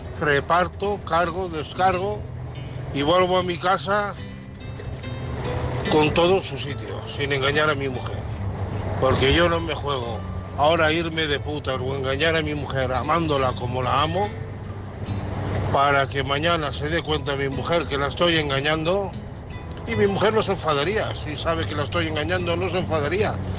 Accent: Santa Pola, Valencian Community, Spain; de Santa Pola, en ruta, camionero.

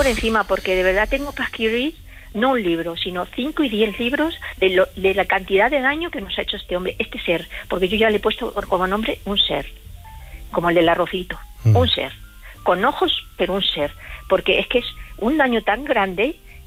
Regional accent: Madrid, Community of Madrid, Spain; now in Ciudad Real, Spain; Yo vivo en Ciudad Real, soy de Madrid, pero vivo en Ciudad Real.

